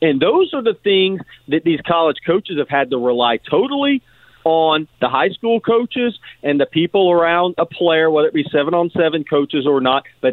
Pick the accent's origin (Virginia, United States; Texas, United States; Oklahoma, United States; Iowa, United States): Texas, United States; And you know, look, I'm from Texas.